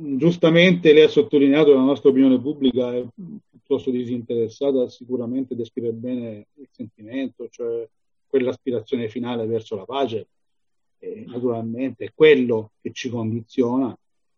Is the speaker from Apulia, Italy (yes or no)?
yes; Apulia, Italy; now in Milan, Italy; io sono pugliese, sono salentino, ma vivo a Milano, quindi ho una origine diversa